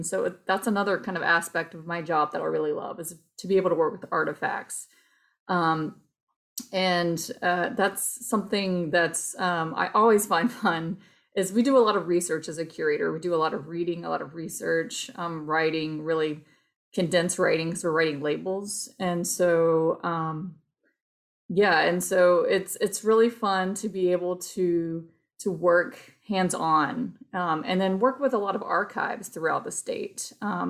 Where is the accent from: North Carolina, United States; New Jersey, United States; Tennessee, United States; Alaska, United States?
North Carolina, United States; Smithfield; I am from Smithfield, North Carolina, and I am currently the curator of popular culture at the North Carolina Museum of History in Raleigh.